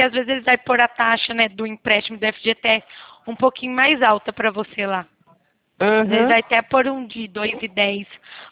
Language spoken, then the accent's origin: Portuguese; Araçatuba, São Paulo, Brazil; Eu sou aqui de Araçatuba.